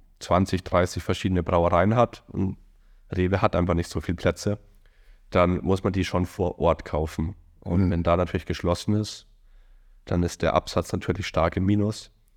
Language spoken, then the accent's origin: German; Erding, Bavaria, Germany; Aus Erding.